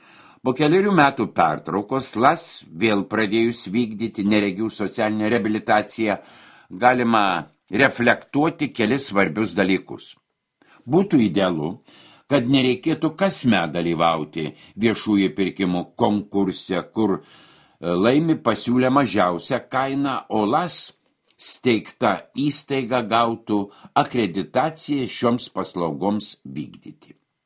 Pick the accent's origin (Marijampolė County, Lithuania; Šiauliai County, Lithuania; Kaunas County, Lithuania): Kaunas County, Lithuania; Kaunas; Dirbu Kazlų Rūdoje masažuotoje, kasdien važinėju iš Kauno į darbą. Nors pati esu kaunietė